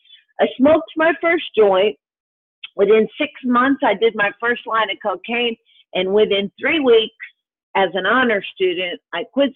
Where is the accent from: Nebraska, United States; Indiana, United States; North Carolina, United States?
North Carolina, United States; also born or lived in Miami / Jacksonville; I was born in Miami, and I lived there for a short time. And when my father went to seminary, we moved to Jacksonville, and shortly after to North Carolina, where he pastored his first church.